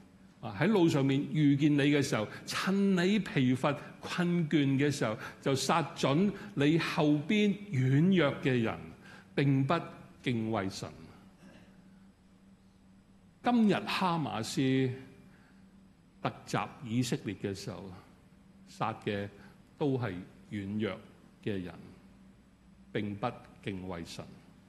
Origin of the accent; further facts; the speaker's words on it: Hong Kong; 我相信我們香港人對這句說話不會陌生